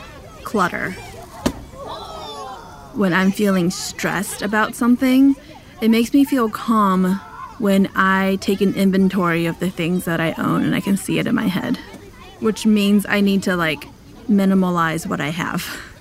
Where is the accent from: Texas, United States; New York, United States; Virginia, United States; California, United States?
California, United States; Los Angeles; I can't swim and I'm from Los Angeles.